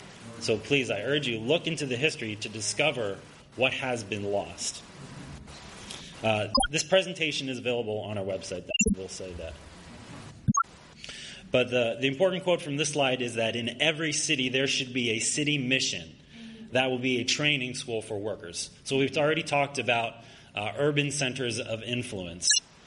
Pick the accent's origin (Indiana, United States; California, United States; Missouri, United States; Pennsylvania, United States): Pennsylvania, United States; I'm from Pennsylvania. I'm living in Allentown, Pennsylvania right now.